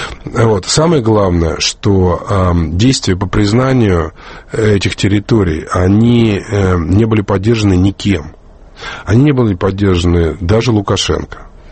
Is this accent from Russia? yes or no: yes; Tolyatti, Samara Oblast, Russia; я объясню из Тольятти человеку из Самары